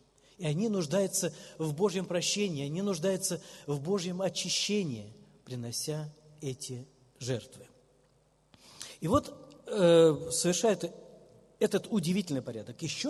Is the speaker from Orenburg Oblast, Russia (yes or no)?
yes; Orenburg Oblast, Russia; Мое детство прошло в Оренбургских степях.